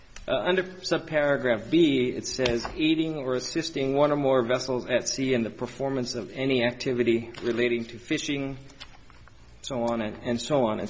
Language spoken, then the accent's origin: English; Hawaii, United States; I'm from Hawaii. We don't have citrus.